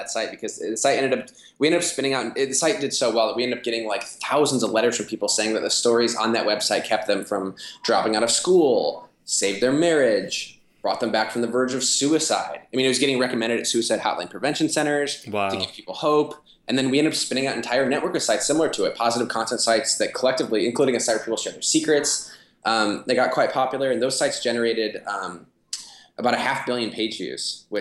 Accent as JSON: {"language": "English", "region": "Midwest", "country": "United States", "lives_now": "Chicago, United States", "said": "So I'm from the Midwest. You know, Chicago just has this magnetic pull from everyone in the Midwest."}